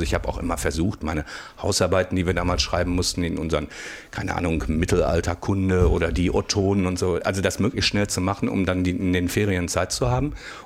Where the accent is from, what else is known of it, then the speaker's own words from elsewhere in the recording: Hamm, North Rhine-Westphalia, Germany; Genau, ich komme aus Westfalen, aus Hamm.